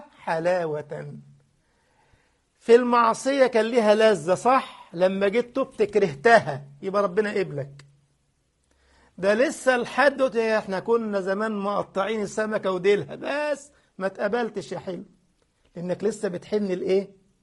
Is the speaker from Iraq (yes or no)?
no; Egypt; ففي بعض الناس يعني يقول لك عندنا في مصر يقول لك دماغه مريحاه